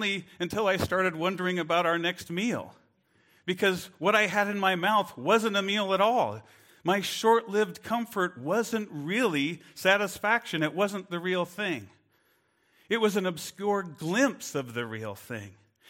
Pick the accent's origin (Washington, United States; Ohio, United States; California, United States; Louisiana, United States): Washington, United States; Cusick; when I was growing up in Cusick